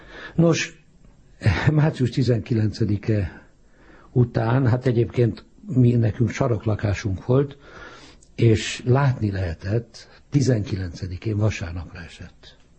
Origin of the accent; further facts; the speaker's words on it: Budapest, Hungary; Pesten születtem, Pesten laktam, az Éva utcában laktunk, a Madácsházakban, mai Asbóth utca. De Budára jártam gimnáziumba, a Várba